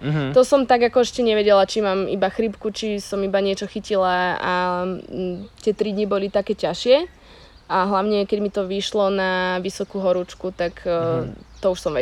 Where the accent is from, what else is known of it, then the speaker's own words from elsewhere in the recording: Bratislava, Bratislava Region, Slovakia; vlastne som z Bratislavy a teraz som sa ocitla tu na, kde mám na okolí veľmi krásne miesta